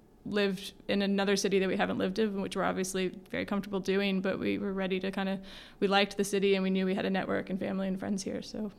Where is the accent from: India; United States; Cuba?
United States; Chattanooga, Tennessee; also born or lived in Nashville; I was born in Nashville. I've lived most of my life in Chattanooga, went to high school here